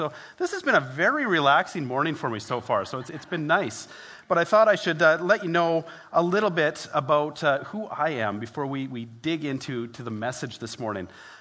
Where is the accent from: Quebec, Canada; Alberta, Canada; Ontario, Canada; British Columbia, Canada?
Alberta, Canada; Edmonton; I grew up in Edmonton.